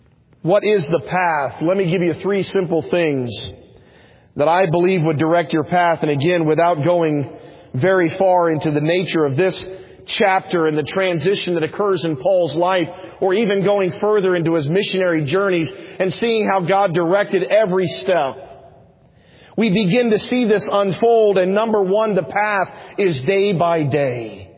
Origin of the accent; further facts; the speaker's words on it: Fairfax, Virginia, United States; I was born and raised in Fairfax, Virginia.